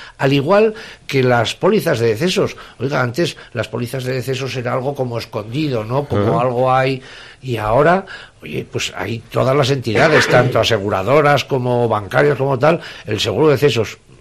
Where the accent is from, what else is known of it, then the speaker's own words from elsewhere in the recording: Tudela, Navarre, Spain; yo voy a hablar de mi pueblo, de Tudela y de todos los de alrededor